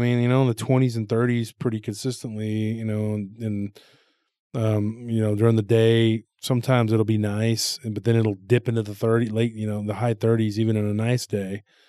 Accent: Taylor, Texas, United States; oh, you're from Taylor. You don't know what you're talking about. That's Hickville. And I'm like, dude, Transformers was filmed there.

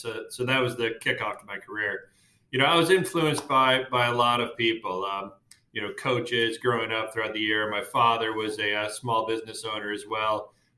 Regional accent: Madison, Wisconsin, United States; So I grew up in Madison, Wisconsin, so a long ways from where I am right now.

